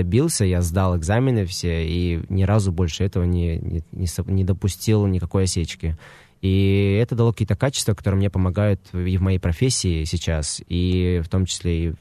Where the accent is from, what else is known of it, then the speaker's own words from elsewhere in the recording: Dagestan, Russia; я, конечно же, везде пишу, что я из Дагестана, поэтому я не скрываю этого. И более того, я и хочу рассказывать о республике, в которой я родился